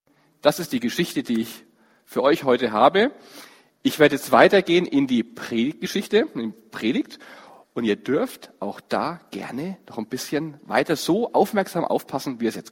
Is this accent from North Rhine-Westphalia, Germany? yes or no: no; Forchheim, Bavaria, Germany; Ich bin eigentlich aus Franken. Ja. Ich bin der Franke aus Forchheim.